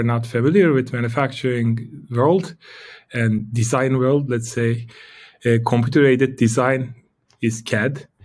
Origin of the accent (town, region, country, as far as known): Istanbul, Turkey; born or raised there; English is a second language; also born or lived in Canada; now in Sweden